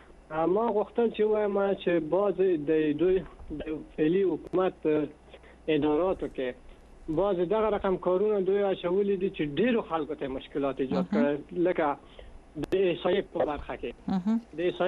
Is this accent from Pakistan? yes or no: no; Afghanistan; moved away as an adult; now in Iran; چون اهل افغانستانم اونجا وقت تیر کردم زندگی کردم